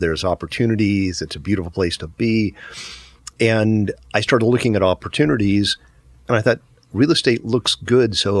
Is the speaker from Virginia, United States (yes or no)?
no; Wyoming, United States; I grew up in Wyoming and a variety of different places and joined the military right out of high school.